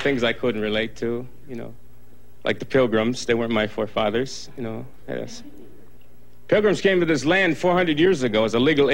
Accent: Wisconsin, United States; now in Los Angeles, United States; I'm Oneida. I'm from Wisconsin. It's part of your coronation. My people are from Wisconsin. We used to be from New York. We had a little real estate problem. I came out here, Los Angeles, a few years ago.

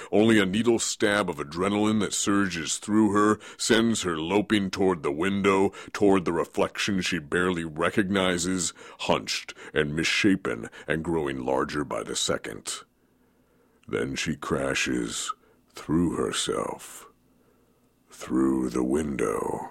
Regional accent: Oregon, United States; Maybe it has something to do with growing up in Oregon. Maybe it has something to do with growing up on 27 acres of land

